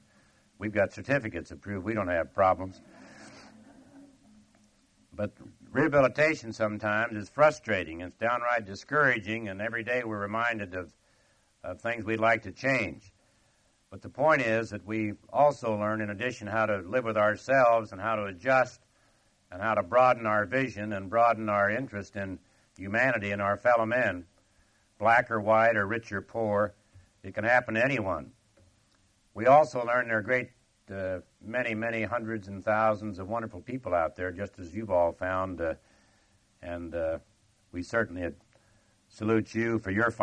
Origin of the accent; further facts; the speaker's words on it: Russell, Kansas, United States; born there; I was born in Russell and all this, and Russell, Kansas, and I was in Congress